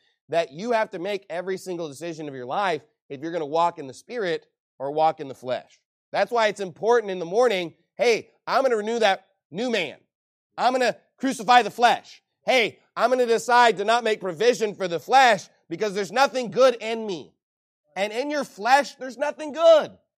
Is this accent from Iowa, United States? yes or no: no; New York, United States; Now, I know that's the sin in Texas, but, you know, forgive me, I'm from New York, all right?